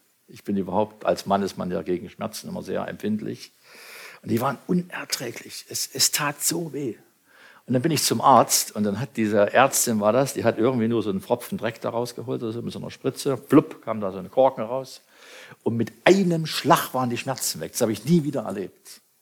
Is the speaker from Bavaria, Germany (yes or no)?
no; Brandenburg, Germany; ich komme ja aus der Uckermark und da gibt es kaum Christen und es gibt überhaupt keine christliche Lebensweise